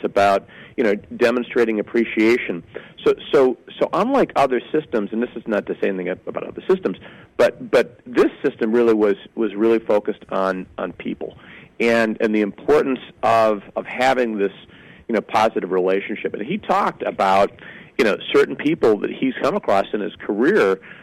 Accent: Detroit, Michigan, United States; I came from the Detroit area. I had a front row seat kind of watching the transformation of Ford and so forth.

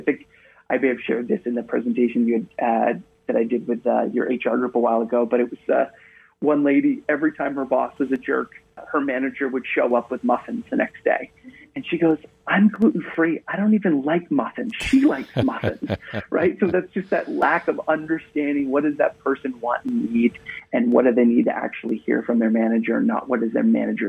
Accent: Yarmouth, Maine, United States; now in Santiago, Chile; I'm actually a Mainer. I'm actually from Yarmouth originally. I'm actually based in Santiago, Chile. So I'm from Maine originally, but I actually haven't lived in the U.S.

